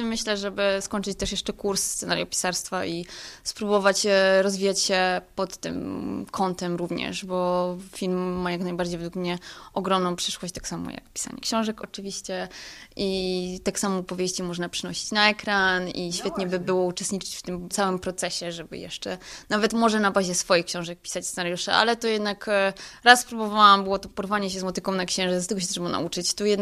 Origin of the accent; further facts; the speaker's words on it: Bolków, Lower Silesian Voivodeship, Poland; Pochodzę z Dolnego Śląska, dokładnie z Bolkowa, takiej tyci małej miejscowości, która jest dość słynna ze swojego zamku